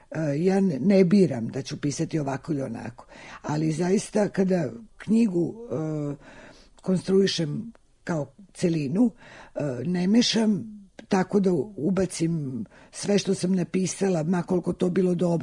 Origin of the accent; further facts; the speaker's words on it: Belgrade, Serbia; now in Paris, France; Ja moram da kažem da izuzetno volim moj grad. To je moj rodni grad